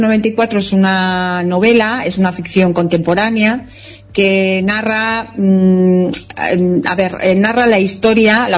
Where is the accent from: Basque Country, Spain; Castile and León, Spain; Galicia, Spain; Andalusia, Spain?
Castile and León, Spain; Salamanca; Y es mi ciudad natal, es la ciudad en la que vivo